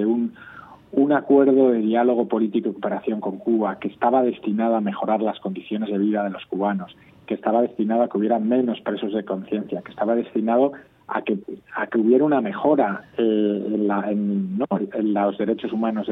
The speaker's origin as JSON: {"language": "Spanish", "country": "Spain", "said": "como contribuyentes españoles, como amigos del pueblo cubano"}